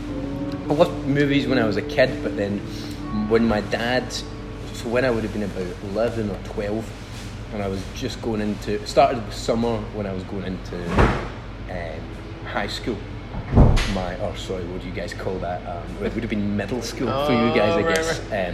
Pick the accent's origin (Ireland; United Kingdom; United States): United Kingdom; Glasgow, Scotland; I'm from Glasgow out of those three.